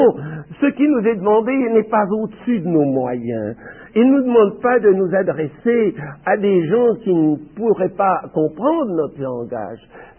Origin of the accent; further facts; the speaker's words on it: France; puisque je suis français, eh bien, que je parle d'abord aux Français